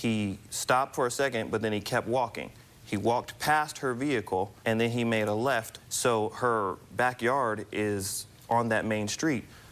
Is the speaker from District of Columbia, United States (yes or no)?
no; New York, United States; I'm from New York originally, so like I have stairs that go to my home called, we call it a stoop.